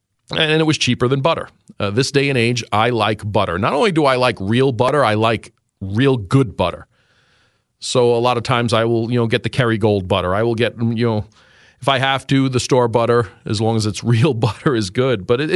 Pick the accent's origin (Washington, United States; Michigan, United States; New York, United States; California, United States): New York, United States; New York City; So there were 3 boys growing up in New York City